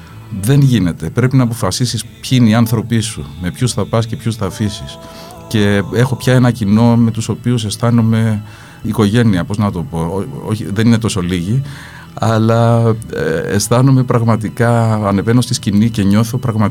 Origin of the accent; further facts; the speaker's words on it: Cyprus; η μητέρα μου είναι από τη Θεσσαλονίκη, ο πατέρας μου είναι Κύπριος. Εγώ γεννήθηκα και μεγάλωσα στην Κύπρο.